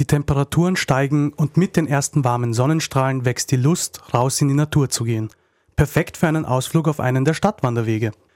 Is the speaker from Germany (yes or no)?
no; Vienna, Austria; born there; Ich bin ja selbst in Wien geboren